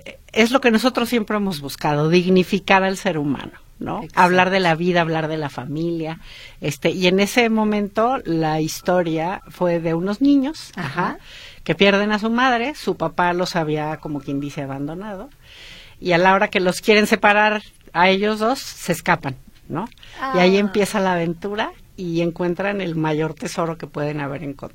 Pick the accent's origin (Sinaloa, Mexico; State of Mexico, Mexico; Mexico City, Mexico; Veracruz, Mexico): Mexico City, Mexico; born there; now in Guadalajara, Mexico; Pues no somos nacidos aquí. Somos nacidos en la Ciudad de México, pero yo ya he vivido muchos más años aquí que en la Ciudad de México.